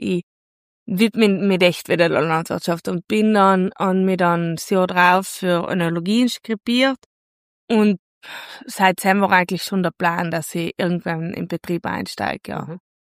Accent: Naturns, South Tyrol, Italy; ich komme aus Natur und aus dem Finchgau.

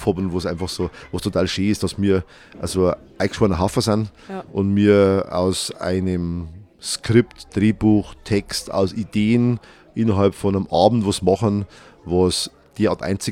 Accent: Bavaria, Germany; also born or lived in Bad Tölz; also ich bin ein Niederbayer.

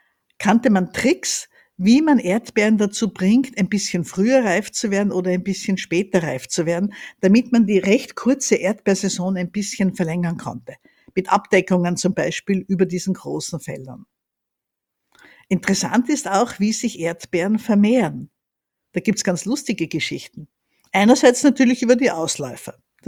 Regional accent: Graz, Styria, Austria; Ich bin in Graz aufgewachsen. Das ist die zweitgrößte Stadt in Österreich, so circa 200 Kilometer entfernt von Wien.

